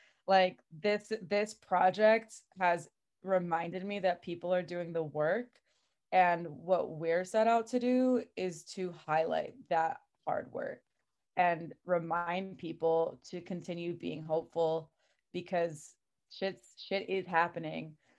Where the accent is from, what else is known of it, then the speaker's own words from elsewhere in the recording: Chicago, Illinois, United States; I'm from the Northwest suburbs, but my family, similar to Irina, is also from the Soviet Union. And so, I grew up and sort of kind of did the whole Rogers Park to Northwest suburbs migration, Chicago.